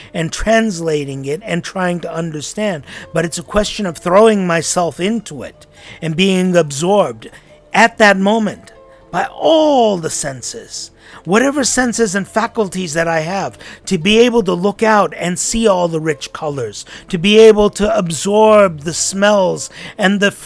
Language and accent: English; United States; born there; Now, I am American-born, and I could vouch for this.